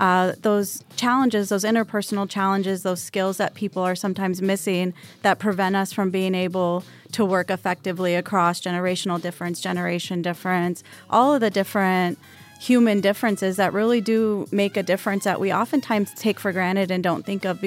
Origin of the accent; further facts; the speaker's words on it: Las Vegas, Nevada, United States; moved away as an adult; I grew up in Las Vegas. I left after finishing my graduate degree.